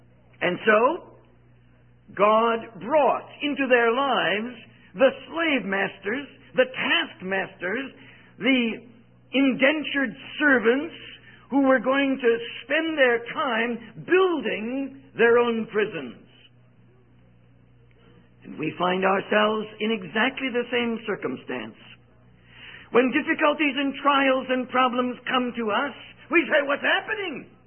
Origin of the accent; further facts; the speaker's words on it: India; and I come from India, where the annual per capita income is about $300